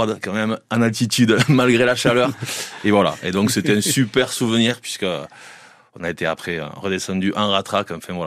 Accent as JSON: {"language": "French", "region": "Nouvelle-Aquitaine", "country": "France", "said": "moi je suis des Pyrénées-Atlantiques, mais côté maternel, espagnol aussi, côté paternel, frontalier avec le col du Pourtalet, donc toujours attiré aussi par cette culture."}